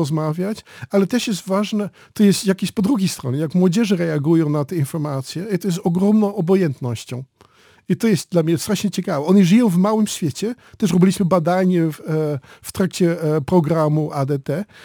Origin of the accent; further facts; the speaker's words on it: Netherlands; Polish is a second language; Ja myślę, że ja byłem jako Holender akceptowany